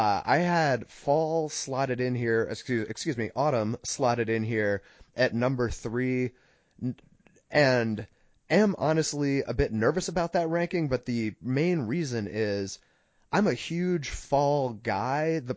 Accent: New England, United States; But Dom, I grew up in New England. You grew up in Old England.

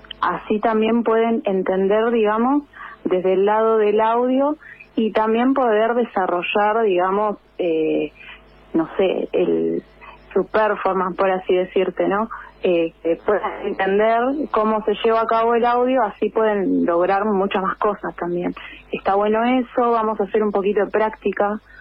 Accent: Buenos Aires, Argentina; now in La Plata, Argentina; Yo soy de Capital en realidad, pero hace un montón de años que ya estoy viviendo acá en La Plata

